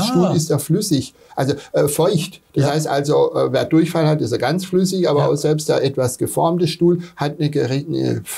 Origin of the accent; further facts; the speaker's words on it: Pforzheim, Baden-Württemberg, Germany; gerade wir kommen ja aus Pforzheim, froh drum.